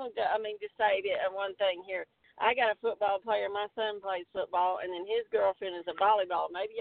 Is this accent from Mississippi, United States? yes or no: yes; Mississippi, United States; accent: southern; I am from Mississippi, actually.